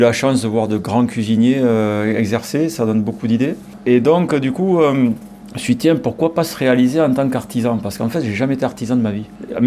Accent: Vic-Fezensac, Occitanie, France; now in Mont-de-Marsan, France; depuis que je suis à Mont-de-Marsan, depuis 27-28 ans, ben je fais travailler les commerçants montois, les commerçants de ma ville natale, de Vic-Fezensac

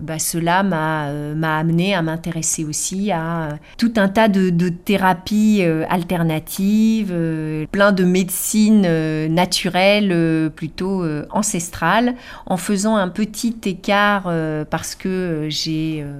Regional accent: Deauville, Normandy, France; comme je suis originaire de Pays d'Auge, j'ai plus précisément de la région de Deauville

